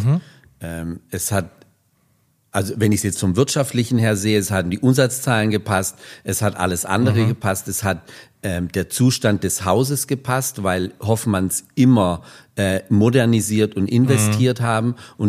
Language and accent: German; Baden-Württemberg, Germany; dass ich als Schwabe im Osten war und dann wieder doch zurück wollte, irgendwo in Richtung Heimat.